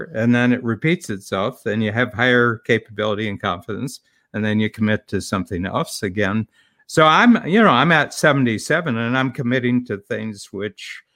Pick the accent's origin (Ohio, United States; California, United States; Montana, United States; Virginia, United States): Ohio, United States; I grew up in Northern Ohio, born in the 1940s.